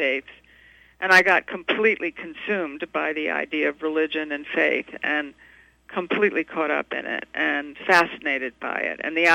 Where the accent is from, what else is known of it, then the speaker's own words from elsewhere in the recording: Savannah, Georgia, United States; accent: southern; also born or lived in Louisiana; You know, if I get very tired or have too much to drink, I suddenly get my southern accent back. I'm from Savannah, Georgia.